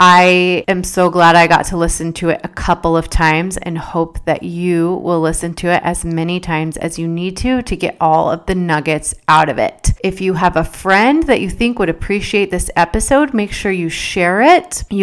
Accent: United States; accent: Carolina; And I was just like belting out the lyrics in my mind in my thickest Carolina accent.

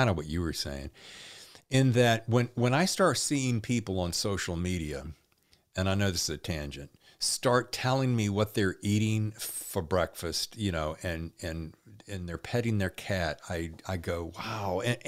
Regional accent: the South, United States; Yeah, you know, we grew up well in the South.

